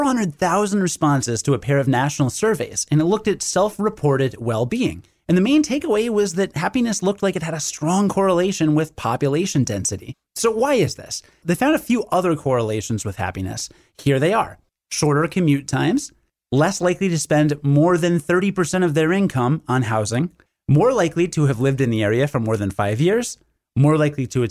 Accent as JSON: {"language": "English", "town": "Rockford", "region": "Illinois", "country": "United States", "said": "I'm from Rockford, which is about 150,000. And to me, that still felt kind of small."}